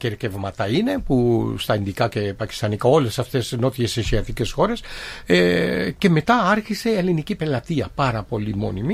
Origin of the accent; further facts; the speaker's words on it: Piraeus, Attica, Greece; Εγώ στη Τρούμπα μεγάλωσα, στο Πειραιά.